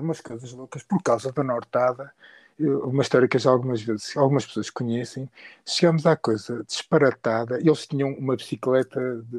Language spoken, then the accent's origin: Portuguese; Porto, Norte, Portugal; fui nascido, criado e mal criado no Porto, o mar está sempre aqui, não é?